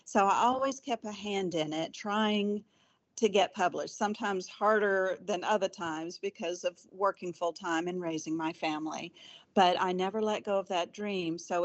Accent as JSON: {"language": "English", "region": "Virginia", "country": "United States", "lives_now": "Tennessee, United States", "said": "even though we're originally from Virginia, we're Tennesseans."}